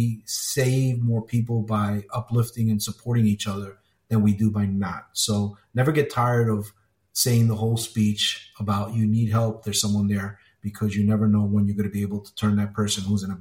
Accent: Colombia; now in United States; It just basically tells my story as how I came from Colombia, what I grew up

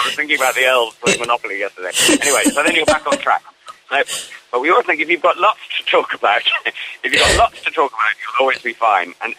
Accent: Ringwood, South East England, United Kingdom; I'm from Ringwood. I grew up in Ringwood, just down the road from Bournemouth.

